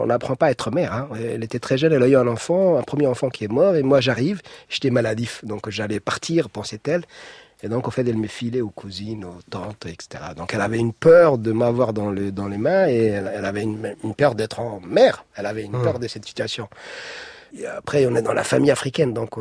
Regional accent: Djibouti; je suis revenu pour elle sur cette différence et sur mon enfance à Djibouti.

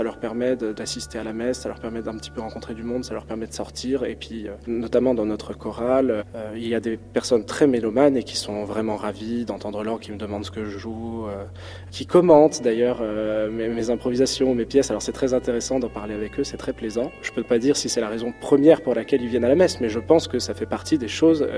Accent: Grand Est, France; en Alsace, ma région natale

